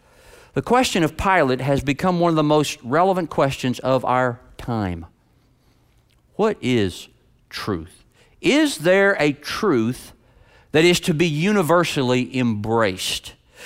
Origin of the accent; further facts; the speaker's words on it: Kentucky, United States; And yes, I'm aware that Florida beat my home state, Kentucky, twice this year in basketball.